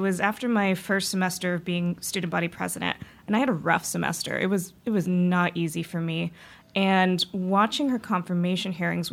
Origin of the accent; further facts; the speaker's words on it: New Mexico, United States; moved away as an adult; I'm from New Mexico, and so Harvard was a lot of culture shock.